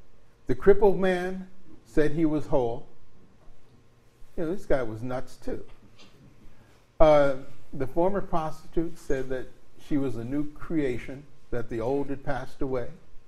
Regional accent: Patterson, United States; I mentioned earlier that I grew up in Patterson

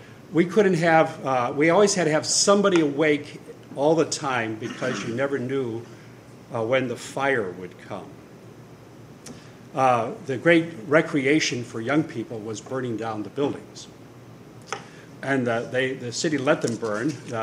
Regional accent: Chicago, Illinois, United States; but it was where I grew up in the Humboldt Park area of Chicago. And it was a transition area, and it was a tenement area that had lots of apartment buildings and very densely populated.

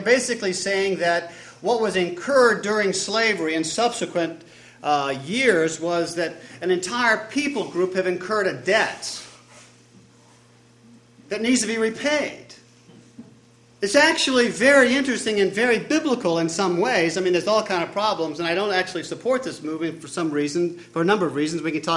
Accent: Louisiana, United States; I'm going down to that area tomorrow, and I'm from Louisiana

